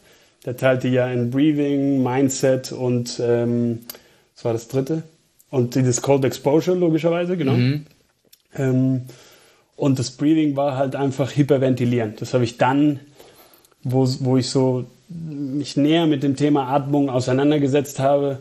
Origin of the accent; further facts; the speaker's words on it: Venezuela; German is a second language; moved away as an adult; now in Germany; bin ich in Venezuela, in Lateinamerika geboren und aufgewachsen auch. Also ich bin erst 2010 nach Deutschland gekommen für Studium